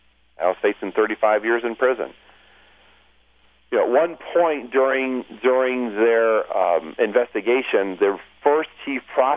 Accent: United States; I'm an American, and I took an oath to defend.

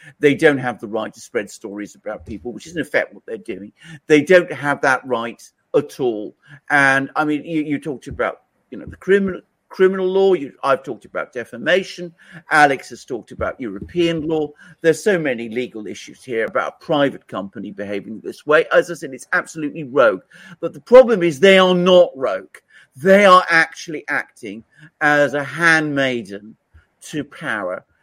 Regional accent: Greece; now in United Kingdom; I live in Britain, I come from Greece, I've traveled to New York, I knew New York quite well

